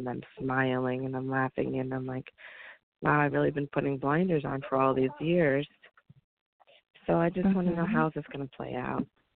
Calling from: New Jersey, United States; I'm calling from New Jersey.

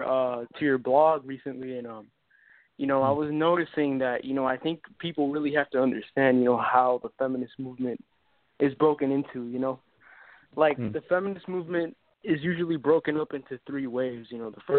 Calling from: New York, United States; Right now, I'm calling from New York.

